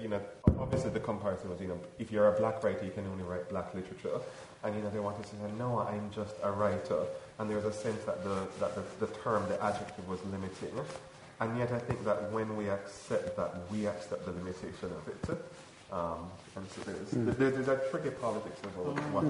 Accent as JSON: {"language": "English", "country": "Jamaica", "said": "That in being a Jamaican writer, I am necessarily lesser than a world writer"}